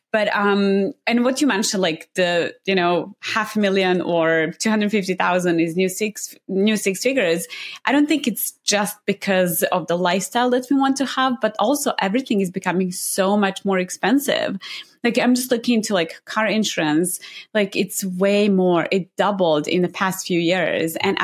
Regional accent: Serbia; English is a second language; now in Austin, United States; And I'm going to just mention that I'm from Serbia, but I live in Austin, Texas. And so all my family is back in Serbia.

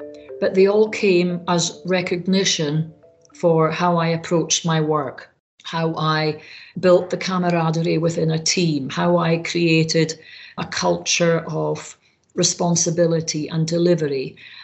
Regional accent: Scotland, United Kingdom; As a Scot from the Highlands of Scotland, I was the first to get a college education in my family.

